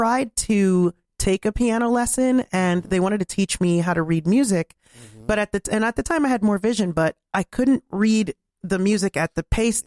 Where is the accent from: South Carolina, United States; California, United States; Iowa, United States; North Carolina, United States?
North Carolina, United States; also born or lived in New York / Pennsylvania; I grew up in North Carolina and a combination of upstate New York, Pennsylvania, and North Carolina.